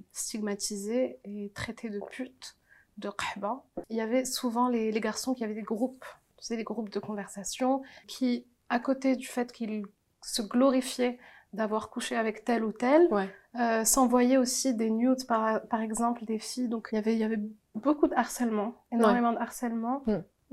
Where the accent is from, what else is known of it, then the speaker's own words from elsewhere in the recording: Morocco; moved away as an adult; J'ai grandi au Maroc.